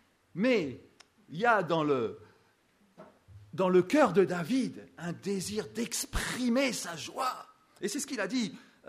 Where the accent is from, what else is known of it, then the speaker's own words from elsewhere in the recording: France; Ça, je pense qu'en tant que Français, on peut s'identifier.